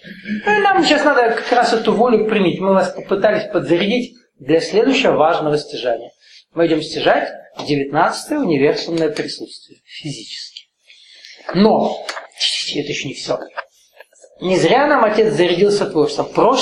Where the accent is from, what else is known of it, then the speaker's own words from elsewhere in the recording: Nalchik, Kabardino-Balkaria, Russia; Я вырос на Кавказе, школу закончил. У Нальчики.